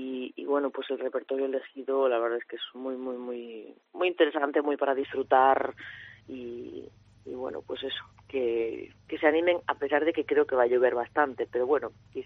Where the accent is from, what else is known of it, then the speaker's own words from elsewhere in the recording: Ferrol, Galicia, Spain; Efectivamente, soy gallega, soy de Ferrol, sí, efectivamente.